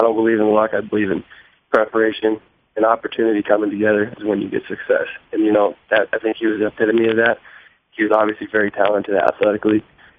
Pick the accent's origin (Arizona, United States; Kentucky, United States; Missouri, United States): Missouri, United States; I'm from Missouri. I'm a hometown kid.